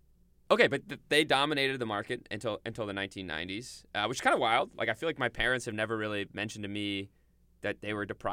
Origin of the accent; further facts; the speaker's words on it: Michigan, United States; so I grew up in Michigan, we've mentioned before.